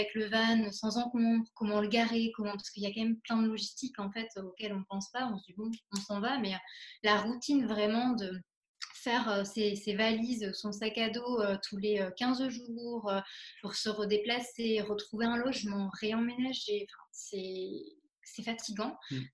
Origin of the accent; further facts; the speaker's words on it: France; quand on rentre en France, ce qui est censé être la maison